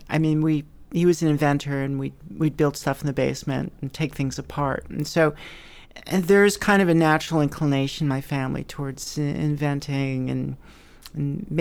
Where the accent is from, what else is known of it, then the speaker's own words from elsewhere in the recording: Ossining, New York, United States; I'm originally from, I was born in New Jersey, brought up in Ossining, New York, which is home of Sing Sing Prison.